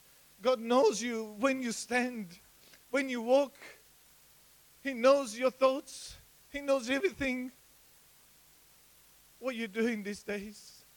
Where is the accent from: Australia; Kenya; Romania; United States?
Romania; moved away; also born or lived in United Kingdom; Originally, I'm from Romania. I moved in the UK in 2007. Then I spent 12 years there. Then I moved here.